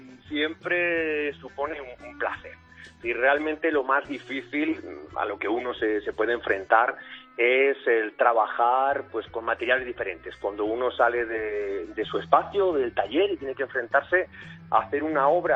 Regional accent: Calatorao, Aragon, Spain; now in Talavera de la Reina, Spain; Yo soy de Calatorao, un pueblecito de la provincia de Zaragoza.

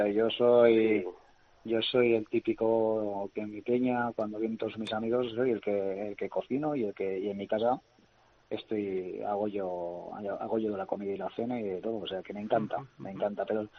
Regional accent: Molina de Aragón, Castilla-La Mancha, Spain; yo solo sé hablar bien de mi pueblo, pero que es verdad que somos gente muy especial, gente que tenemos el problema de despoblación

